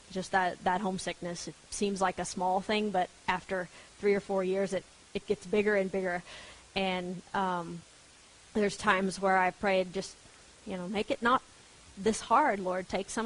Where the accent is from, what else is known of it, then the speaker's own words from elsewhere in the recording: Nueces Canyon, Texas, United States; also born or lived in New Braunfels; I was born in New Braunfels, but I was raised north of Uvalde in a place called Nueces Canyon. It's in the southwestern edge of the hill country. So fairly rural, pretty far out of the way, and my family had been there since the 1860s.